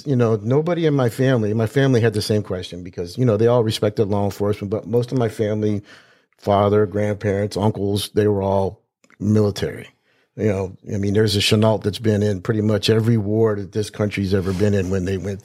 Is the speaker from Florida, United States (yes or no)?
yes; Daytona Beach, Florida, United States; I'm one of the rare people that were actually born in Florida.